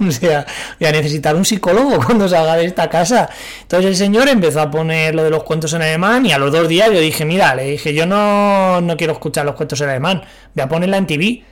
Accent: Mediterranean, Spain; yo que soy del Mediterráneo, aquí me estoy muriendo

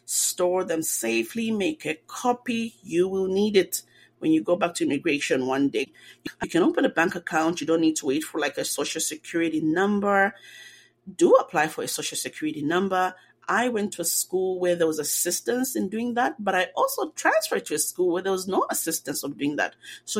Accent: Zambia; moved away as an adult; And with that said, I am from Zambia, and it's located in the central southern part of Africa.

